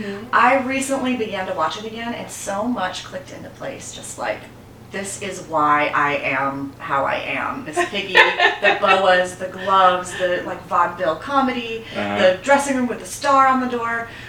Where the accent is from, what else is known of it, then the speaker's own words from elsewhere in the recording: Austin, Texas, United States; I'm from Austin. I grew up in Austin